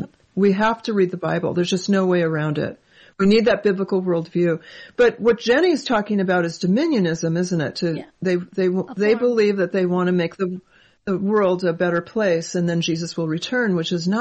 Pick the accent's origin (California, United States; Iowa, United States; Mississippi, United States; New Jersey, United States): California, United States; I lived on a very long street and I grew up in Southern California before it was all liberal and everything.